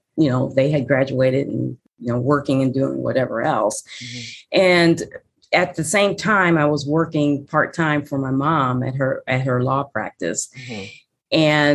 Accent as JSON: {"language": "English", "town": "Cedar Rapids", "region": "Iowa", "country": "United States", "tie": "born or raised there", "said": "Yes, I am a Midwesterner and grew up in a number of cities in Iowa, actually. And by the time we got to Cedar Rapids, I was in high school at that time."}